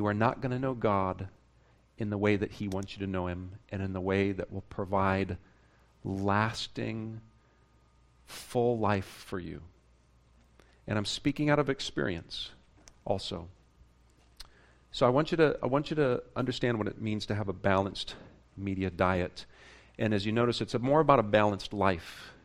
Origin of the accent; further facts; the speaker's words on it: Oregon, United States; also born or lived in Chicago; I used to live in Chicago, and when I lived there, as you know, as I told you, I grew up in Oregon, so I grew up in the country.